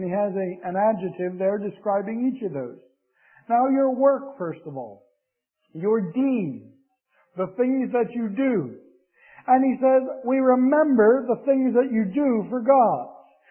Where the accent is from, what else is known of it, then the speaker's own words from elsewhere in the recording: Pennsylvania, United States; I learned English north of the Mason-Dixon line up there in Pennsylvania.